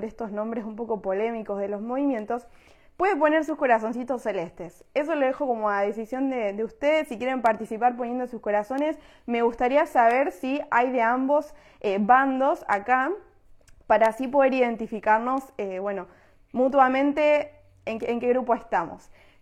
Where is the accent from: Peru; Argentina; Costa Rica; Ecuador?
Argentina; por lo menos en mi país, en Argentina